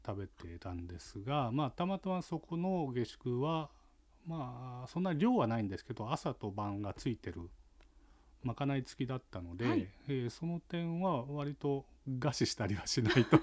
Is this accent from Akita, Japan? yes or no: no; Omura, Nagasaki, Japan; うちの田舎のところ大村市っていうところは、むしろ一つ大きな山があって、そこにからなだらかに平らな土地が広がってると。で海を見るとそこには空港があるというような土地があるんですね。